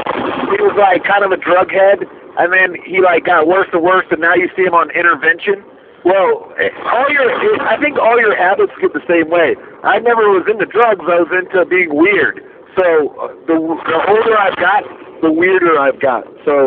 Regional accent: United States; I'm an American. I don't work under Cubans.

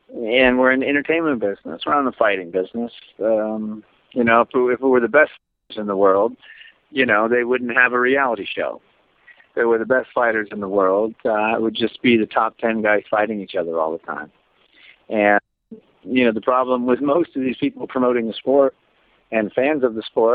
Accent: United States; And I'm your American version of that.

